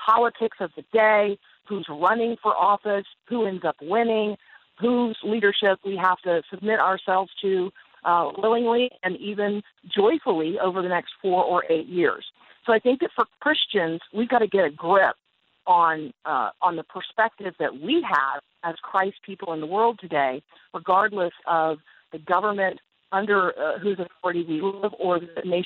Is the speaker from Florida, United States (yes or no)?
yes; Tampa, Florida, United States; also born or lived in Hilton Head, United States; So I grew up in Tampa. I went to the University of Florida. I've lived in Northeast Georgia and on Hilton Head in South Carolina.